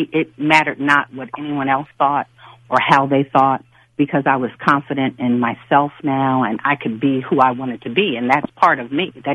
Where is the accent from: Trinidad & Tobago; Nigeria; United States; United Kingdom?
United States; New York; now in Washington, United States; when I first moved down to D.C., because I'm originally coming from New York